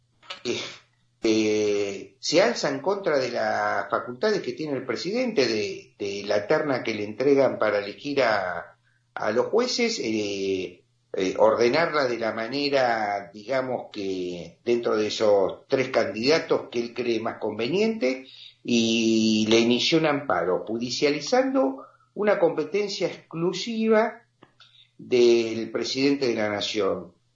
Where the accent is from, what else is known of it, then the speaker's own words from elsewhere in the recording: Argentina; a los que somos argentinos, propugnamos por un país mejor para todos